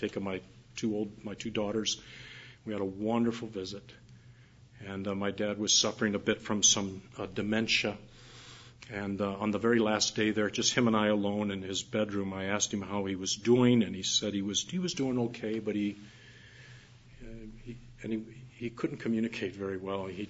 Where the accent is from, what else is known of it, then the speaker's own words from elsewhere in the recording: Detroit, Michigan, United States; I was born and raised in Detroit, and I like to go back and visit family every once in a while.